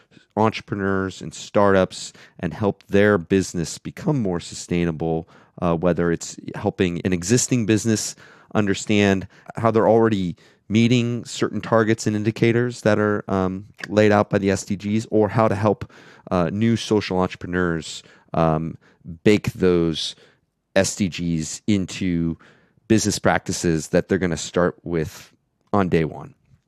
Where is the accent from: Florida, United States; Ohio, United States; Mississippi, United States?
Florida, United States; also born or lived in Alaska / New York City; Well, I grew up in Florida, but I lived in Alaska for 10 years, as well as living in New York City.